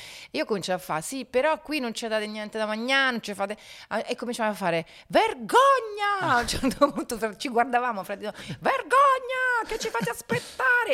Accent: Rome, Lazio, Italy; Io sono romana

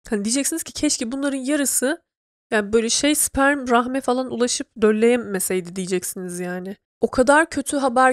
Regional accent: Trabzon, Turkey; Çünkü sonuçta 18 yaşına kadar Trabzon'da doğdum, büyüdüm ben.

